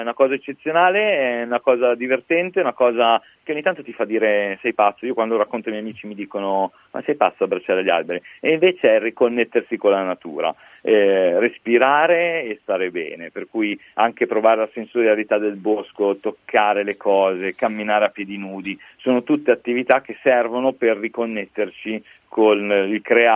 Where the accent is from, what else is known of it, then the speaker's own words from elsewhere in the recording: Milan, Lombardy, Italy; adesso te lo dico anche un po' da milanese quale, da dove appartengo